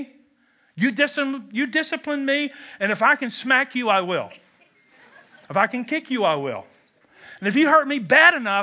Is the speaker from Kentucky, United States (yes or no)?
yes; Kentucky, United States; Now I'm from Kentucky where smoking is still a spiritual gift, but that's young for anybody.